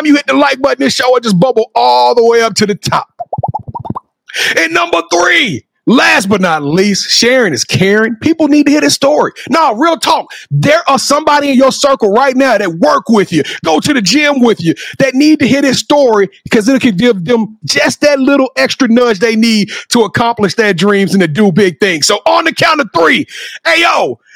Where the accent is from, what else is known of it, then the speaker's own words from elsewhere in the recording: Louisiana, United States; I'm from Louisiana.